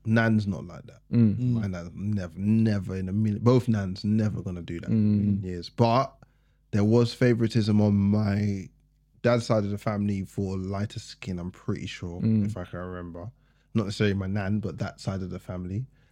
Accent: England, United Kingdom; What are we talking about? I'm English.

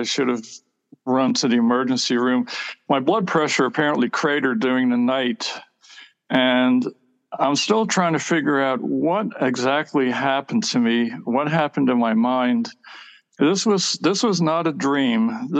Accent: New York, United States; also born or lived in Germany; now in Washington, United States; I was born in Germany. I grew up in New York, and I moved down here to Washington to take on a job as a government cartographer.

